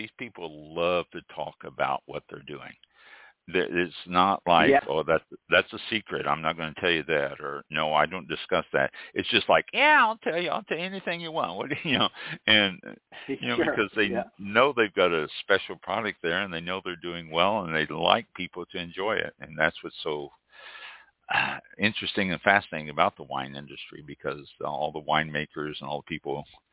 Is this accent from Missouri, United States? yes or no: yes; Kansas City, Missouri, United States; I'm originally from Kansas City, so I've had the opportunity to visit a lot of wineries in the Midwest there